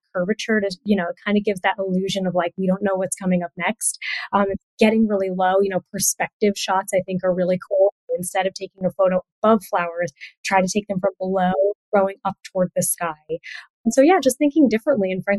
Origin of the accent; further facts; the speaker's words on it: New England, United States; now in Portugal; the PR person happened to know that I'm both from New England, so I'm very close originally from the Island Creek team, and currently live in Portugal.